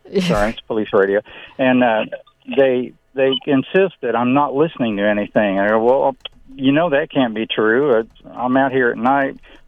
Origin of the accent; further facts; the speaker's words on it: Cincinnati, Ohio, United States; And I'm from Cincinnati, so I hear 700 WLW.